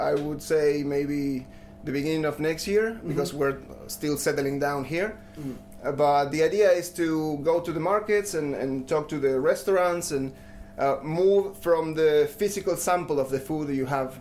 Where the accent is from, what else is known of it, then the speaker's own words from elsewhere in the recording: Argentina; English is a second language; now in Denmark; And … and me are from Argentina.